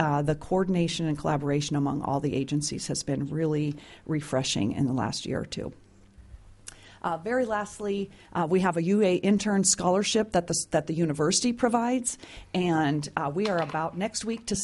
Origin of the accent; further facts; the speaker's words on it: Juneau, Alaska, United States; I was born and raised in Juneau. I went outside for my education, spent 26 years in another state as a professional, and then was able to come back to Alaska